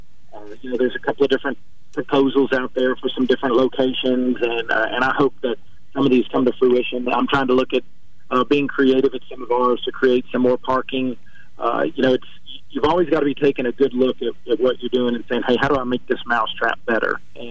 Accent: Kentucky, United States; born there; now in Alabama, United States; I was born in Kentucky, live in Alabama.

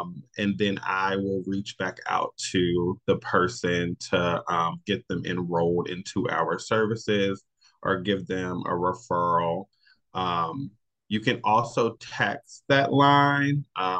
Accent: West Virginia, United States; also born or lived in Maryland; I'm originally from West Virginia. I'm originally from the Eastern Panhandle. I was born and raised here. But for a period of time, I lived in Maryland, right outside of DC.

